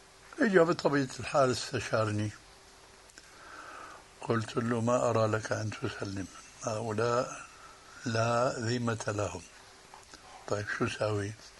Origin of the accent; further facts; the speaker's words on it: Damascus, Damascus Governorate, Syria; بواسطة بعض المعارف عندنا في دمشق